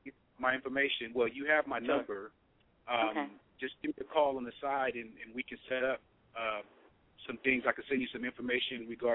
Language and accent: English; Los Angeles, California, United States; I'm from Los Angeles, California.